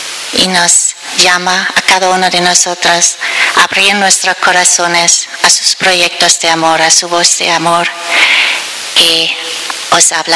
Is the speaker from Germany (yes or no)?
yes; Germany; now in Spain; yo vengo de Alemania.